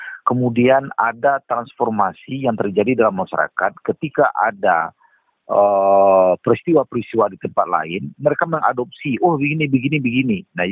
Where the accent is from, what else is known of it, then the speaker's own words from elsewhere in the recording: Padang, West Sumatra, Indonesia; Kita orang Padang, orang Minang